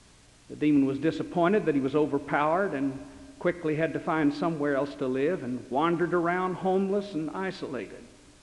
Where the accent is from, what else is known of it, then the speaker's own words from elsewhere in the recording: Jeffersontown, Kentucky, United States; When I was a boy growing up in Jeffersontown, Kentucky, there was an abandoned home on the edge of town.